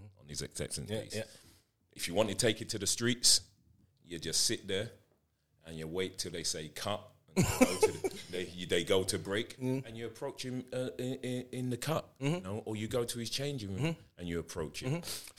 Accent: Nigeria; and I'm Nigerian, so you know there have been a few slaps

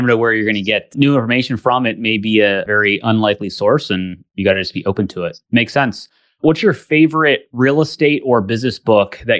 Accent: Northeast, United States; even though I grew up in the Northeast.

